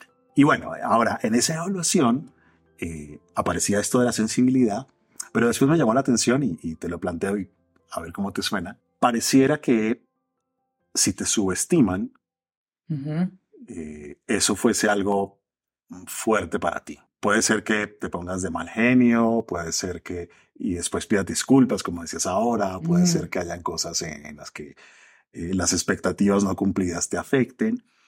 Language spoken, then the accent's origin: Spanish; Colombia; como decimos en Colombia